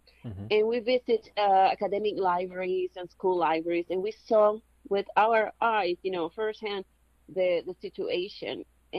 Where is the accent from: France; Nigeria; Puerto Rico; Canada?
Puerto Rico; it's good that I am president and I am from Puerto Rico because I was able to call attention to the situation of the libraries there.